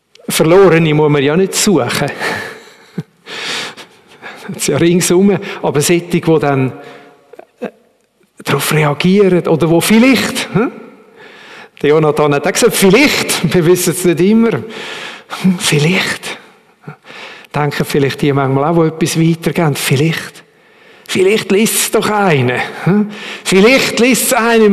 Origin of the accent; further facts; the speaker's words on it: Switzerland; Gerade Schweizer in unserem Alter. Es tut mir weh, als Schweizer, oder?